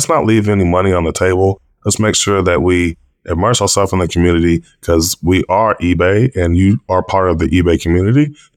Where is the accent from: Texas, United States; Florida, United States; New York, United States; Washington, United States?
Texas, United States; now in Hawaii, United States; because I started it in Hawaii, but I'm from Texas.